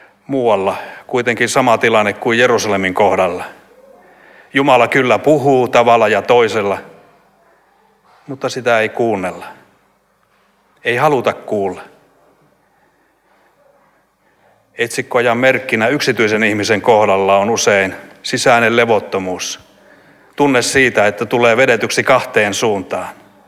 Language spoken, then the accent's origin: Finnish; Eastern Finland, Finland; Itä-Suomessa, josta olen kotoisin, on yksi pitäjä, Uukuniemi